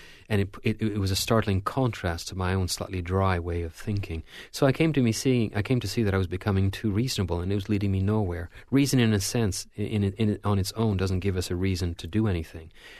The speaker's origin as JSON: {"language": "English", "region": "Quebec", "country": "Canada", "said": "I'm, first of all, Canadian. Canada's a much more secular society than the United States, and I come from Quebec"}